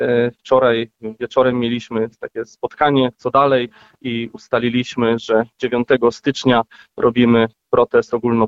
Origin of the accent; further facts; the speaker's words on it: Warmian-Masurian Voivodeship, Poland; ja jestem tutaj z północy kraju, spod Elbląga